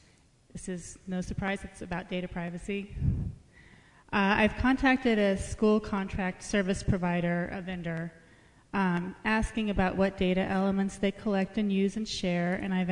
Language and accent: English; Fort Collins, Colorado, United States; I'm a parent from Fort Collins, and I'm here to ask for your help.